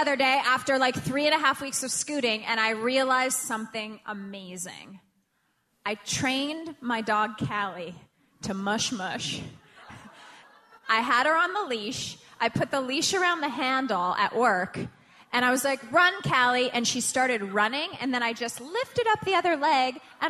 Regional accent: Los Angeles, California, United States; And then we did a show in L.A., my hometown, and on the sign it said

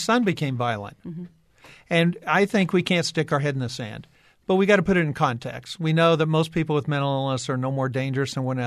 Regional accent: Washington, District of Columbia, United States; what's going on in my hometown of Washington, D.C.

